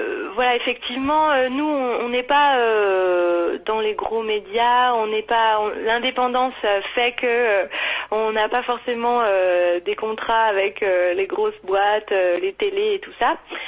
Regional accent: Vienne, Auvergne-Rhône-Alpes, France; born there; also born or lived in Lyon; now in Brittany, France; Ah je suis née à Vienne, à l'hôpital Lucien Hussel, il n'y a rien de... je revendique plutôt ça, voilà, après j'ai beaucoup vécu à Lyon surtout, et puis là je suis partie m'expatrier

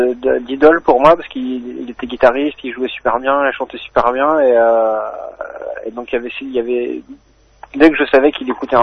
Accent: Grand Est, France; là d'où je viens, en Lorraine, on met souvent le ou la devant les prénoms des gens, donc on dit le Eddy, la Sophie, etc. Enfin, pas moi, hein, mais ça se pratique un peu, et du coup, c'était pour revendiquer un peu mon identité lorraine

